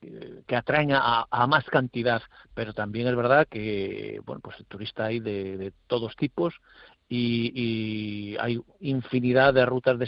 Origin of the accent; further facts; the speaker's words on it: Dobarganes, Cantabria, Spain; born there; Sí, yo soy nacido en Dobarganes, entonces yo he visto nevadas. Es uno de los pueblos más altos de la comarca.